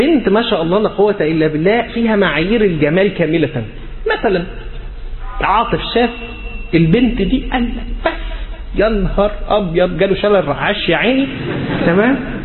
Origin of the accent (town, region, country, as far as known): Egypt